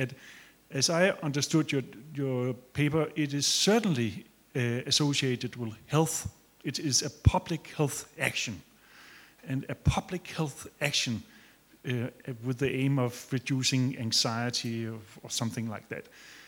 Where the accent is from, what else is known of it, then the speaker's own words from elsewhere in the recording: Denmark; I'm from Denmark.